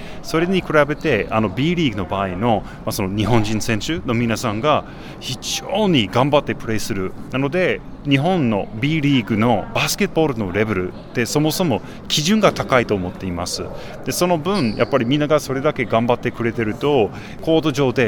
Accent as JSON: {"language": "Japanese", "country": "United States", "lives_now": "Kumamoto, Japan", "said": "なかなかアメリカ人として言うのは変かもしれませんが、実はあの熊本に来てから熊本で食べてるチーズバーガーがアメリカのチーズバーガーより絶対美味しい。"}